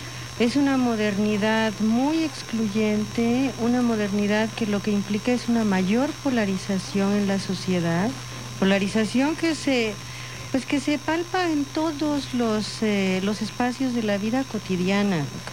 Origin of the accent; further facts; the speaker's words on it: Mexico; nuestra posibilidad de seguir existiendo como mexicanos. Y también como indígenas, pero como mexicanos primero que nada.